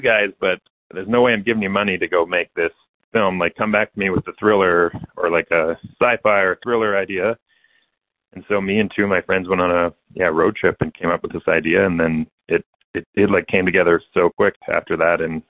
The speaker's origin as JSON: {"language": "English", "country": "Canada", "said": "So I'm Canadian originally"}